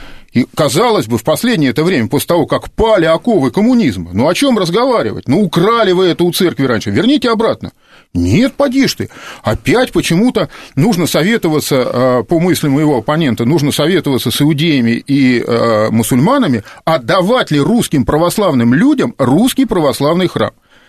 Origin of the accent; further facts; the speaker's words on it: Saint Petersburg, Russia; залил кровью конкретно Санкт-Петербург, мой родной город